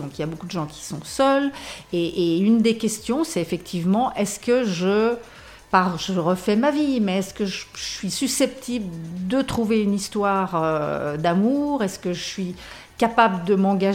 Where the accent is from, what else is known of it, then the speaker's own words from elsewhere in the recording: Switzerland; Et chez nous, en Suisse, je ne sais pas